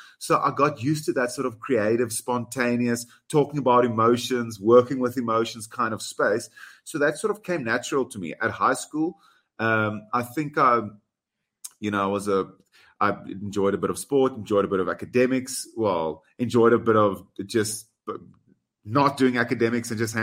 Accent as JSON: {"language": "English", "country": "South Africa", "said": "And as a South African, I'm proud."}